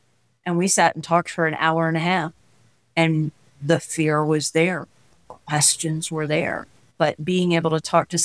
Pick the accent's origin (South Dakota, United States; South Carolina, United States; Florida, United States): Florida, United States; moved away; also born or lived in Ohio; So I came here from Florida originally with a temporary stop in Ohio. But I spent 30 years in Florida.